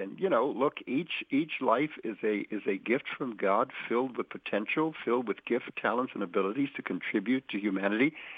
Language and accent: English; Brooklyn, New York, United States; And then I started going to school growing up in Brooklyn and learning the culture.